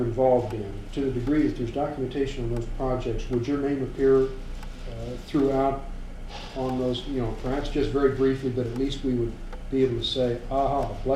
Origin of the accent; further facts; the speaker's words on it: Kansas, United States; I'm from Kansas, and these California names really show me.